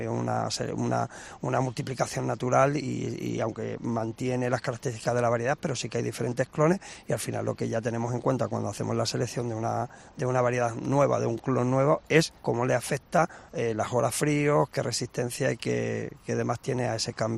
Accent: Jerte, Extremadura, Spain; es decir, que desde que nací aquí en el Jerte, si nos dedicamos, pues hemos nacido casi debajo de un cerezo.

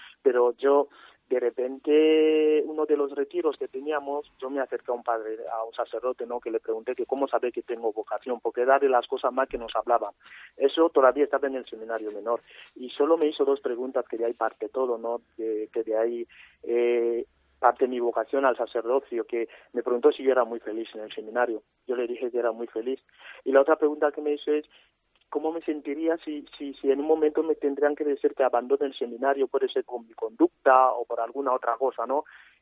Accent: Equatorial Guinea; Vengo de una familia muy cristiana. Yo soy de Guinea Ecuatorial, soy africano

